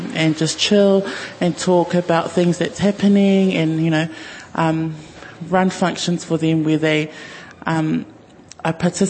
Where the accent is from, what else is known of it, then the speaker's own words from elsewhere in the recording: Gisborne, New Zealand; growing up in Gisborne, there was no options for our takatāpu rangatahi